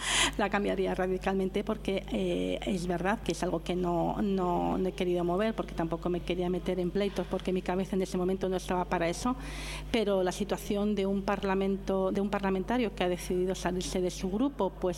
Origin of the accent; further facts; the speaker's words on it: Segovia, Castile and León, Spain; now in Canary Islands, Spain; Yo la llevo porque soy española, soy castellana, soy segoviana y soy hija adoptiva de Canarias y me siento súper orgullosa.